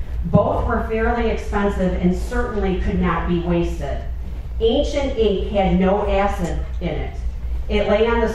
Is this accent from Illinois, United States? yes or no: yes; Chicago, Illinois, United States; And I'm from Chicago, and that's the Bears team